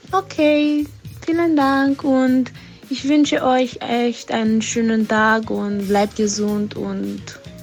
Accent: Romania; now in Germany; Ich bin gerade in Deutschland, ich bin aus Rumänien gekommen, weil die Sachen in Rumänien sehr schwierig sind in diesen Zeiten.

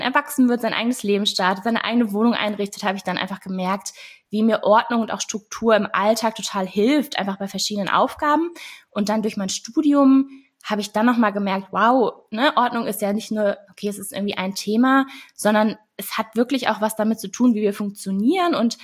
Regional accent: Wiesbaden, Hesse, Germany; Du hast mich auch schon vorgestellt. Ich komme aus Wiesbaden und bin dort seit April diesen Jahres eigentlich als Ordnungscoach auch tätig.

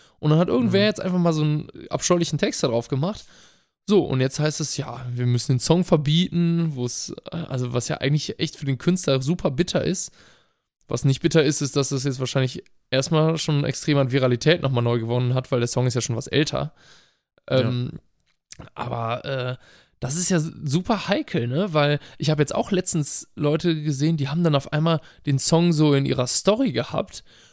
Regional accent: Salvador, Bahia, Brazil; unter anderem auch Streetfood aus meiner Heimatstadt Salvador Bahia.

